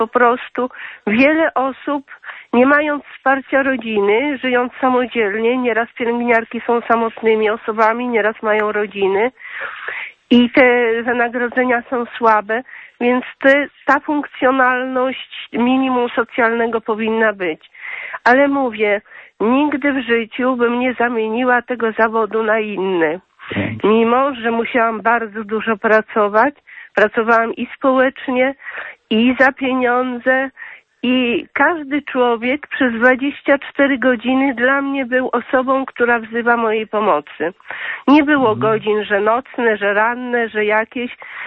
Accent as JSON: {"language": "Polish", "town": "Warsaw", "region": "Masovian Voivodeship", "country": "Poland", "said": "pielęgniarką z Warszawy."}